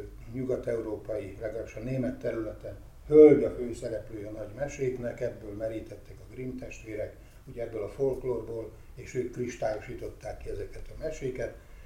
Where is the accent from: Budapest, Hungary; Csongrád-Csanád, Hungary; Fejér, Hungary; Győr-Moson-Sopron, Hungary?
Csongrád-Csanád, Hungary; Szeged; könyvtáros gyermeke vagyok. A szegedi Somogyi könyvtárban nőttem föl